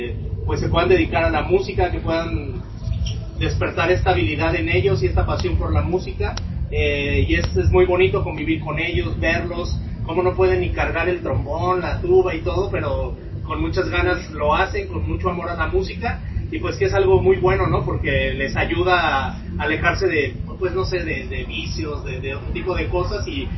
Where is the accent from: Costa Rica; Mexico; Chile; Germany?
Mexico; Guadalajara, Jalisco; Nosotros somos … somos una banda instrumental, hacemos jazz con rock, somos de Guadalajara, Jalisco